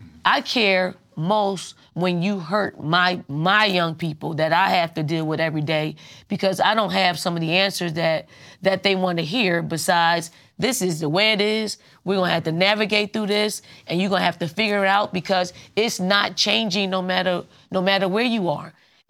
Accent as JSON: {"language": "English", "town": "Philadelphia", "region": "Pennsylvania", "country": "United States", "said": "I'm from Philly. I'm from North Philly, so that's right."}